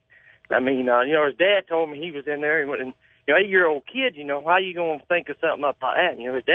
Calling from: Lake City, Florida, United States; I'm calling from Lake City, Florida.

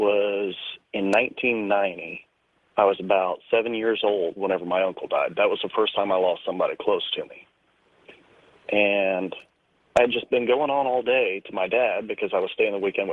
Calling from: Indianapolis, Indiana, United States; I'm calling from Indianapolis.

